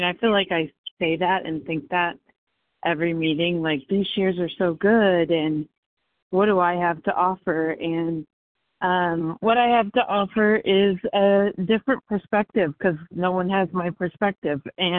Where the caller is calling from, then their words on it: Missouri, United States; I'm calling from Missouri.